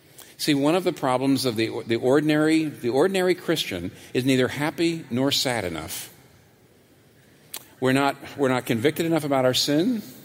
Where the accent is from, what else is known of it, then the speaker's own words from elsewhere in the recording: Northeast, United States; moved away as an adult; I was not from the South. I was a Northeastern kid, a Yankee. And when I moved to the South back in the 1970s, I was surprised, actually.